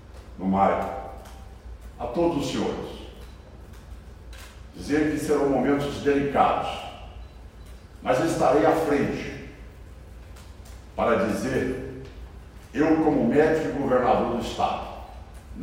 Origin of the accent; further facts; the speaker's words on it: Goiás, Brazil; Graças a Deus e como goiano, não, repito, não é este o sentimento da ampla maioria do empresariado do Estado de Goiás.